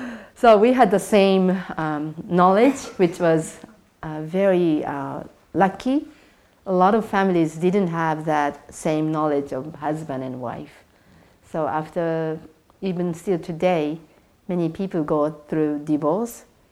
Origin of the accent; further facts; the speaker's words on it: Tokyo, Japan; now in Chiba, Japan; from Japan. I'm born and raised in Tokyo, and I moved to Chiba next to Tokyo about 15 years ago to grow my own food for my own family.